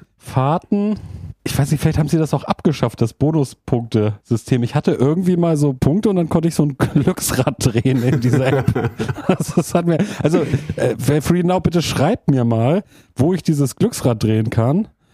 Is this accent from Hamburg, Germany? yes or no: yes; Hamburg, Germany; Ich bin ja im Hamburger Grindelviertel aufgewachsen. Das ist ja so in der Nähe der Universität.